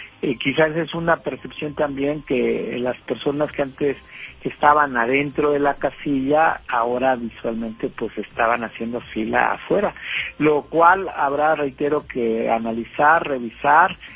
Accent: Mexico; sí hay que inconformarnos como mexicanas y mexicanos sobre estas situaciones

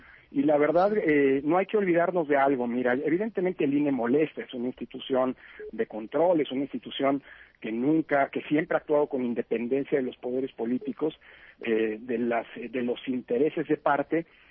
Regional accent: Mexico; Y creo que como mexicanas y mexicanos hay que estar orgullosos de ello, ¿no?

